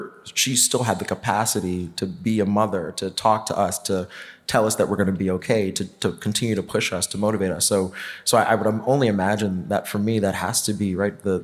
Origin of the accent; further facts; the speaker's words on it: New York City, New York, United States; understanding and learning identity, growing up in New York City